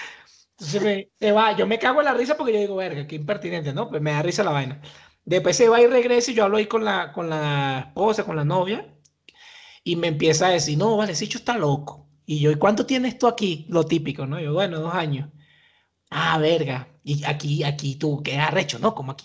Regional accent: Valencia, Carabobo, Venezuela; Yo, ah, de Valencia.

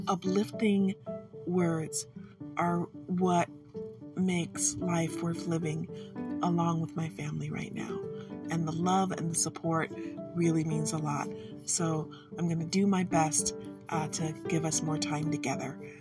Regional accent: Detroit, Michigan, United States; I'm from Detroit. We fry everything.

